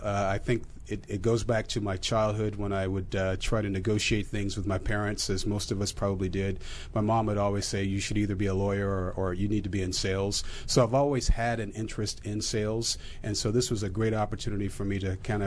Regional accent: West Coast, United States; Yeah, I think growing up on the West Coast, there, you know, clearly you knew that, you know, I knew that I was a man of color

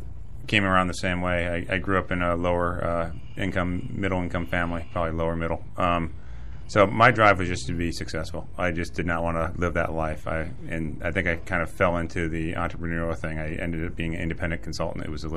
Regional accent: Ohio, United States; I'm from Ohio, and graduated from Ohio in the mid-'80s

